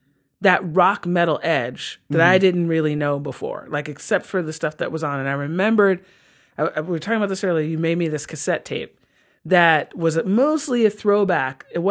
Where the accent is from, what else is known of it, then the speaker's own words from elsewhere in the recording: New York, United States; growing up in New York, we had Z100 back then.